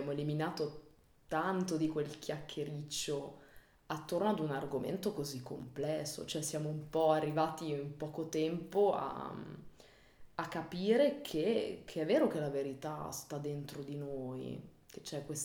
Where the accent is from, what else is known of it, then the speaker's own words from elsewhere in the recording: Ticino, Switzerland; sarà che siamo tutti cresciuti almeno qui in Ticino, in Svizzera